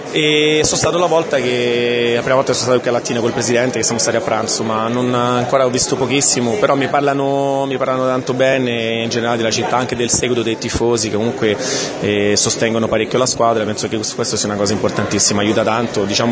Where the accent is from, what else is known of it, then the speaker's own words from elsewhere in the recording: Brazil; Italian is a second language; No, sono brasiliano.